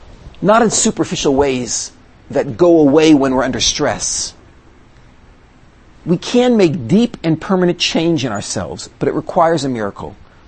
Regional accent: United States; the culture that I was raised in America

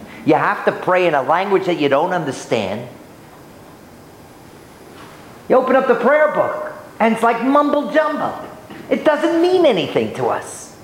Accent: Bronx, New York, United States; I come from the Bronx.

